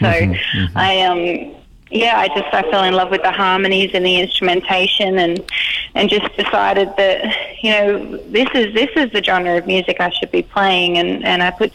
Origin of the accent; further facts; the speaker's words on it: Australia; we're from Australia, so if you want to go from one place to the other in Australia, you pretty much get in the car